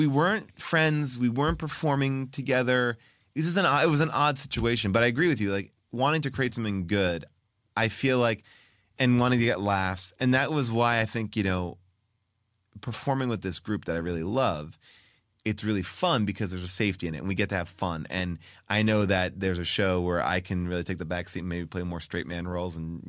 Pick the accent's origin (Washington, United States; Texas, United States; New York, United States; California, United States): New York, United States; I'm from New York. I do it like this. I'm from this.